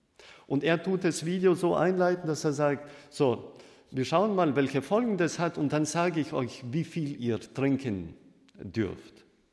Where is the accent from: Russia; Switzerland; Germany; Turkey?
Russia; In den 70er, 80er Jahren war es zumindest damals bei uns in Russland so, dass der Fernseher eben mehr salonfähig wurde. Und ich habe das ja mehr im Nachhinein so mitbekommen, weil ich damals noch Kind war